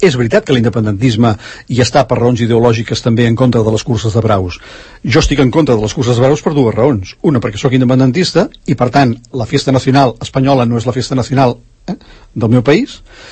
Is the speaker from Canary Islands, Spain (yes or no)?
yes; Canary Islands, Spain; Jo, com a canari, m'ofendria.